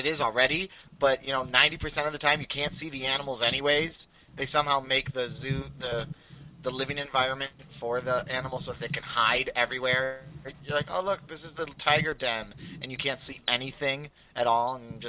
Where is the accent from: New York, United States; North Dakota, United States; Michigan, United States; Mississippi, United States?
Michigan, United States; I kind of hate them because I'm from Michigan, and any of our listeners out there that know what Myers is